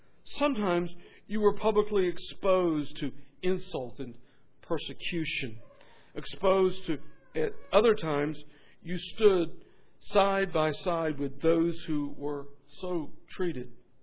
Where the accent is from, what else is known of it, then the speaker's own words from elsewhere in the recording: the South, United States; accent: Southern; you can tell by my voice, that I'm not from Wisconsin, okay? I'm from the South, and I can be more Southern if you'd like me to.